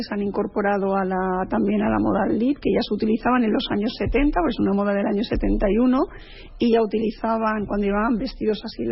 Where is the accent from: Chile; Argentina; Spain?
Spain; Barcelona, Catalonia; moved away as an adult; Yo, desde que llegué a la isla, porque yo soy de Barcelona, llegué hace 25 años a establecerme aquí